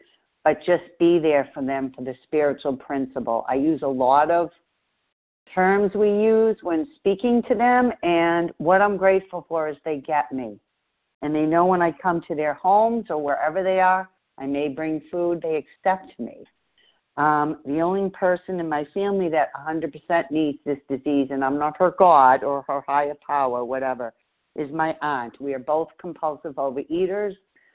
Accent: Boston, Massachusetts, United States; I was from Boston. We're pushy.

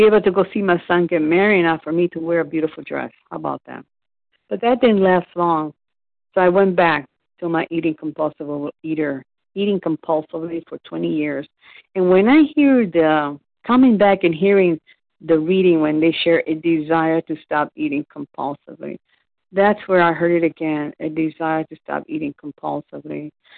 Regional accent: Florida, United States; I am from Florida.

